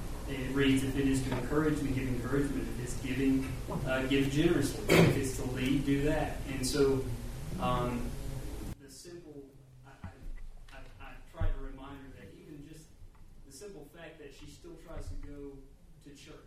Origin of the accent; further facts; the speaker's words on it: Alabama, United States; my grandmother is 98, and I'm from Alabama